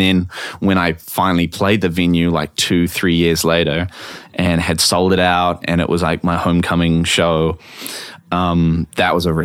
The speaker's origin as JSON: {"language": "English", "country": "New Zealand", "said": "Yeah. I come from New Zealand."}